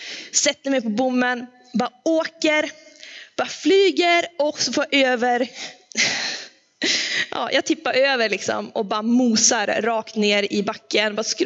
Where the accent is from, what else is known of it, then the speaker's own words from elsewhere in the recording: Norway; Swedish is a second language; Efternamnet kanske klingar både finskt och engelskt, men jag är norsk. Kommer från Norge